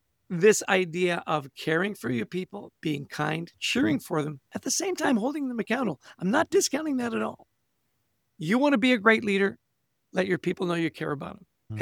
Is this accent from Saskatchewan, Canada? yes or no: no; Vancouver, British Columbia, Canada; also born or lived in Edmonton, Canada; I was born in Edmonton, Alberta, grew up in Vancouver, British Columbia.